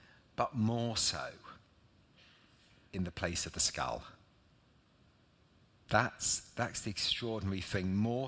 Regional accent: East of England, United Kingdom; I'm from Norfolk, so it's basically like, it's not entirely flat, it's not Lincolnshire.

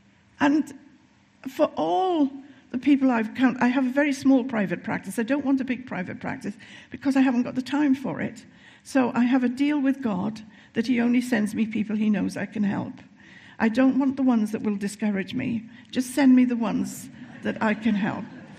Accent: Wales, United Kingdom; I do it myself sometimes because I'm Welsh and I tend to tip into hiraeth and hoel very quickly.

